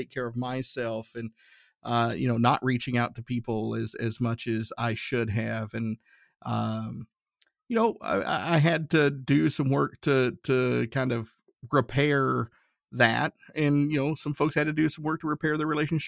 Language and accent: English; Tennessee, United States; I remember growing up in Northeast Tennessee, going through German class